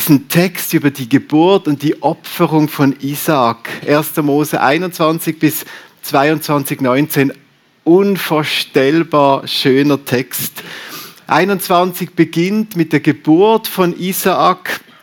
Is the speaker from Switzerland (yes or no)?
yes; Riehen, Basel-Stadt, Switzerland; now in Steffisburg, Switzerland; ich bin seit 6 Jahren in Steffisburg zu Hause. Vorher haben wir in Rieche gewohnt, also ich bin ein Basler, Rieche bei Basel. Und habe immer noch ein bisschen Mühe mit dem Dialekt. Immer wenn ich versuche, Berndeutsch zu reden